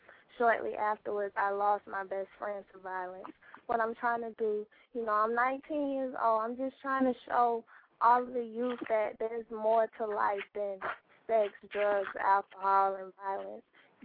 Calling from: Florida, United States; I'm calling from Florida right now.

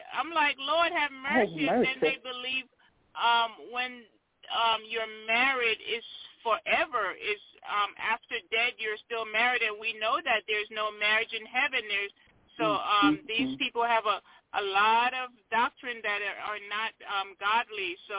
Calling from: Tennessee, United States; I'm calling from Tennessee.

